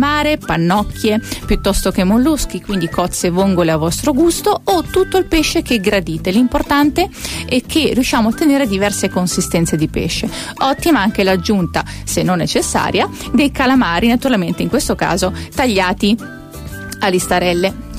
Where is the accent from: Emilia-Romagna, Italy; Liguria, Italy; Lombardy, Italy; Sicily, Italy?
Emilia-Romagna, Italy; Rimini; quella che si fa anche nella mia terra, nella mia Rimini, con il pesce ovviamente di pescato fresco e stagionale